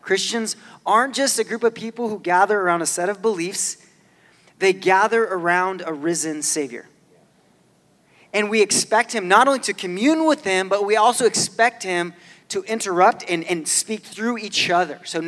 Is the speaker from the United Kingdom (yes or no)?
no; Brazil; also born or lived in California; now in United States; But I grew up in Brazil. I was in a Baptist church down there. I was in a Methodist church before that.